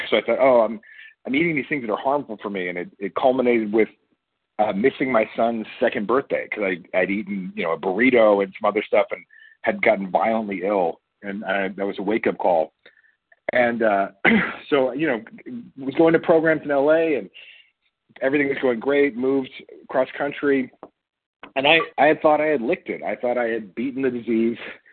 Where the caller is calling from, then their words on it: Idaho, United States; I'm in Idaho.